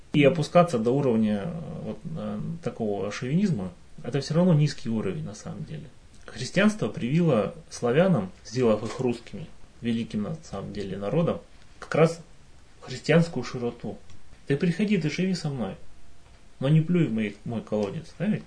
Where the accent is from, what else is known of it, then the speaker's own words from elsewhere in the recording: Siberia, Russia; born there; я родился в Сибири, на севере